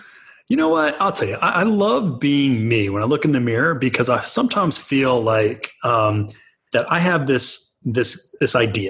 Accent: Texas, United States; Oh, I'm from Texas. Chicken.

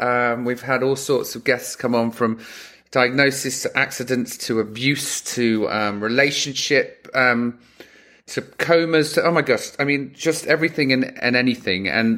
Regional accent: London, United Kingdom; accent: London; now in Los Angeles, United States; I'm in LA with my London accent.

